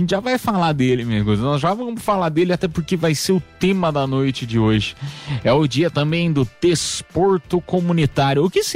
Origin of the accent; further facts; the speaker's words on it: Brazil; É que eu sou brasileiro.